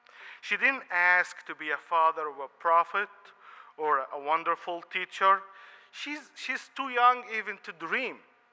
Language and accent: English; Tayeba, Minya Governorate, Egypt; I was born in Egypt in a Christian family, which we lived in a village called Tayeba, which is located in the Minya province of Egypt. It's like 4 hours southern Cairo.